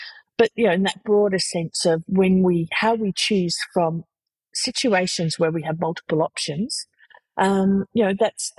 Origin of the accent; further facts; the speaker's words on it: Australia; so I went traveling, as you do as an Australian, backpacking around the world for about 18 months to 2 years.